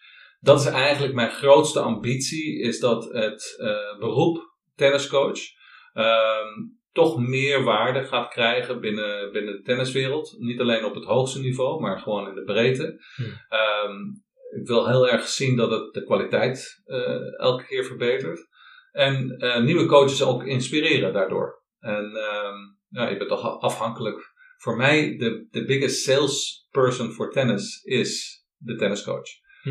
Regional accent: Haarlem, North Holland, Netherlands; born there; Ik ben geboren in Haarlem in 1965, 22 juli.

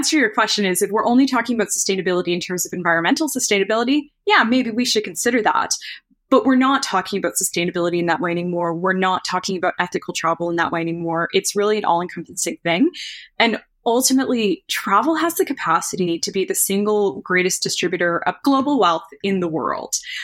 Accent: Canada; accent: Canadian; you're going to have to excuse my Canadian accent

